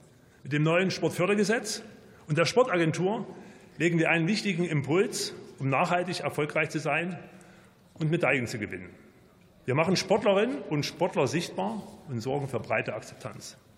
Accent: Leipzig, Saxony, Germany

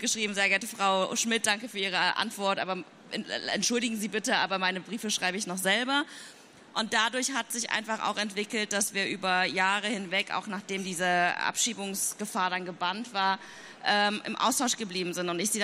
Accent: Germany; born there; tatsächlich so, dass meine Eltern in den 80er Jahren nach Deutschland gekommen sind, um zu studieren. Ich bin in Deutschland geboren, mein Bruder ist in Deutschland geboren

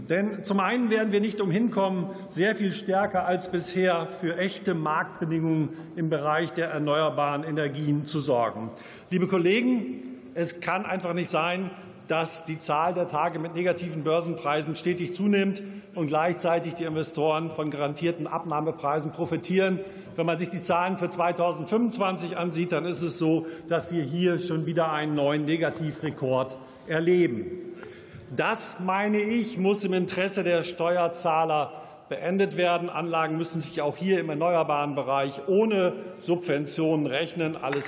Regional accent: North Rhine-Westphalia, Germany; so wie das etwa in meinem Heimatland NRW bereits der Fall ist

